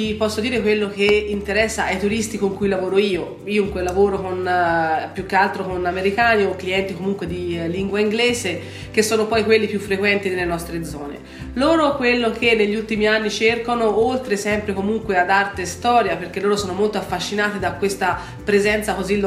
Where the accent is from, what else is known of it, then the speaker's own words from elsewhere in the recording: Siena, Tuscany, Italy; accent: Sienese; now in Montepulciano, Italy; Questo accento è senese, io sono nata a Siena e vissuta sempre lì, e questa è una cosa, insomma, che noi senesi ci portiamo sempre dietro.